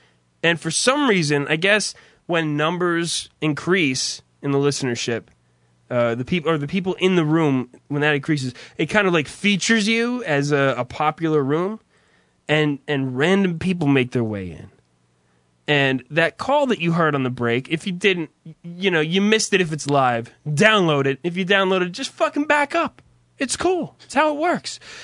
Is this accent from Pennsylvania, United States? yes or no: no; New Jersey, United States; I'm not, you know, anybody who knows, I'm from New Jersey. I've never ever pretended to be from Detroit.